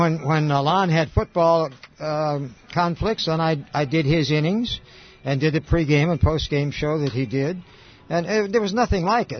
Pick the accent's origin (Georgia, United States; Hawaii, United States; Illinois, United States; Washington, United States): Illinois, United States; I grew up in Illinois, halfway between Chicago and St. Louis.